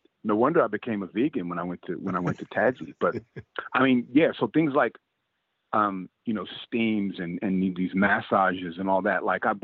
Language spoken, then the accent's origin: English; California, United States; I love Tasmania because as a kid, growing up in Northern California, I'd go to summer camps in Camp Mendocino, which is up near the border of California and Oregon.